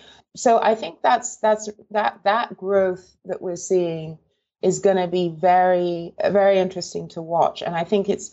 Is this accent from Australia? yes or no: no; England, United Kingdom; moved away as an adult; now in San Francisco, United States; And I moved to San Francisco in 95. I moved from England, and I've worked predominantly for tech companies.